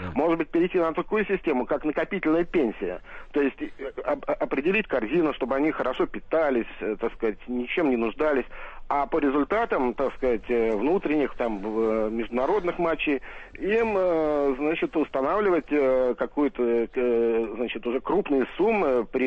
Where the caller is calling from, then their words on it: Saint Petersburg, Russia; Я из Петербурга.